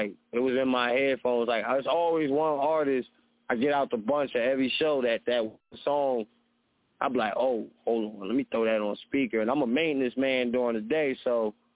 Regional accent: New Jersey, United States; I'm from Jersey, a fellow metaphor artist myself.

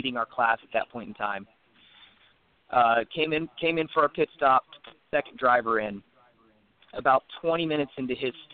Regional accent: Tennessee, United States; He and I grew up together in East Tennessee.

